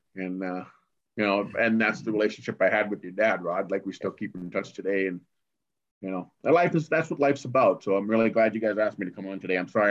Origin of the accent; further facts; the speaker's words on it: Tennessee, United States; moved away; also born or lived in Colorado; But long story short, my mom and my my sisters and I, we moved from Tennessee out to Colorado. And then while I was in Colorado in high school, my mom started dating Pete again.